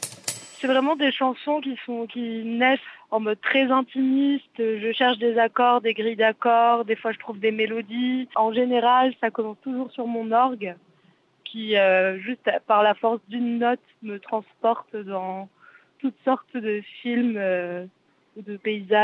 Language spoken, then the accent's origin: French; south of France, France; je viens du sud de la France.